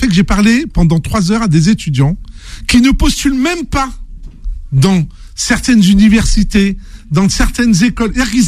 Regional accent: France; born there; Moi, mes parents sont venus d'Algérie. Mais pour mes enfants, je ne suis pas venu d'Algérie, moi je suis né en France.

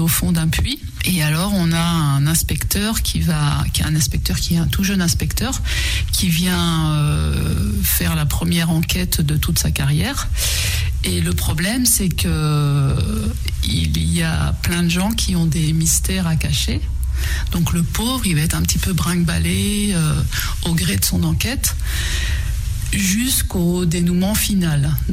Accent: Maulévrier, Pays de la Loire, France; ça se passe dans mon village natal, c'est-à-dire à Molévrier.

